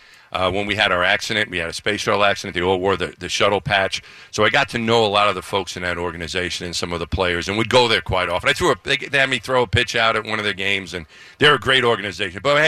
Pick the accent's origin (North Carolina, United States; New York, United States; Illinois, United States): New York, United States; Franklin Square; Franklin Square, New York